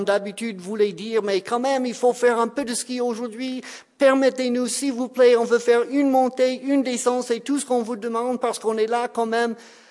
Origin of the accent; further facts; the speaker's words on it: Florida, United States; French is a second language; moved away as an adult; venant de la Floride, ça serait une bonne aventure pour moi, parce que, bien entendu, là d'où je viens, il n'y a pas de neige, il n'y a pas de montagne.